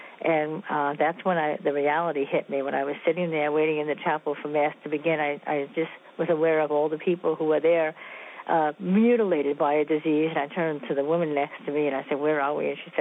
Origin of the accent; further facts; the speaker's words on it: New York City, New York, United States; I'm from Brooklyn. You know, I'm a tough kid from Brooklyn, New York.